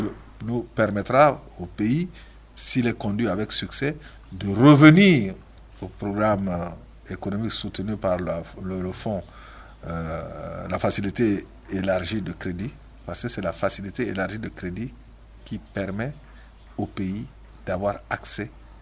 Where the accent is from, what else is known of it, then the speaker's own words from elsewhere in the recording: Central African Republic; en tant que centrafricain